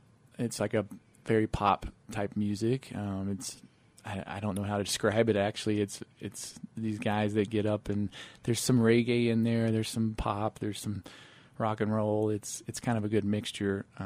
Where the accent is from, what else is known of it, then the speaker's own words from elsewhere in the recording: Bristol, United States; But for me, like I grew up in Bristol, Tennessee, Virginia, and used to work for the birthplace of country music.